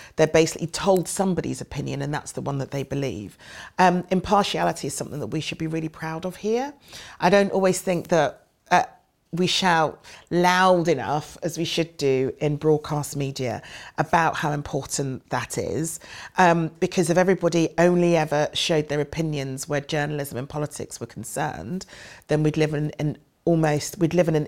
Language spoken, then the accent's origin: English; United Kingdom; Being British, being British involves so many different factors, and it's about temperament as well. It's about our obsession with apologising for everything.